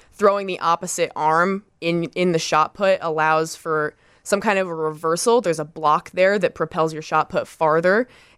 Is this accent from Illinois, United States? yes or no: yes; Illinois, United States; Yeah, so for my entire life growing up in Central Illinois and playing all kinds of different sports